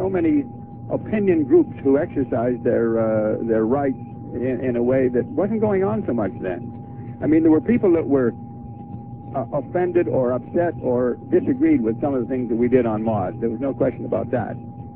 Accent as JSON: {"language": "English", "country": "Canada", "tie": "born or raised there", "said": "Yeah, I was born and raised in Canada."}